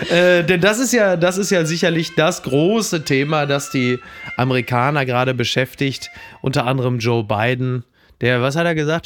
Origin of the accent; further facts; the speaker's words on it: North Rhine-Westphalia, Germany; Ja, ich komme aus dem Ruhrgebiet